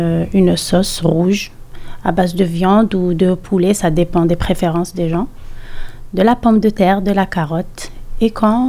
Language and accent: French; Chlef, Chlef Province, Algeria; Moi, je viens de Chlef. C'est le centre.